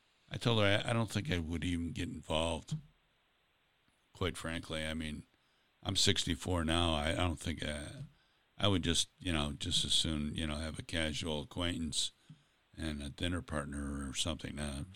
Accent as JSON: {"language": "English", "town": "Buffalo", "region": "New York", "country": "United States", "said": "Well, you know, I'm from Buffalo originally, so I'm one of those too."}